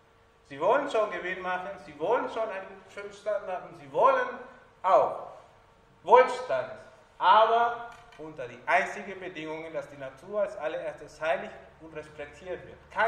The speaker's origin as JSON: {"language": "German", "country": "Peru", "said": "Ich bin aus Peru, in Peru geboren."}